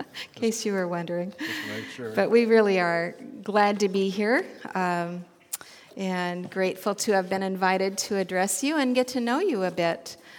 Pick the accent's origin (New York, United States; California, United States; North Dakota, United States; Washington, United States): Washington, United States; Bellingham; So as I was growing up in Bellingham, I went to Pioneer Girls Camp.